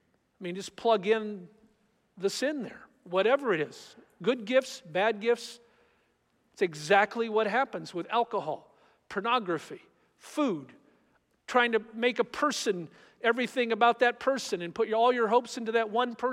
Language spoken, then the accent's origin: English; California, United States; I grew up in California. I grew up once in a while accidentally gulping chunks of the ocean.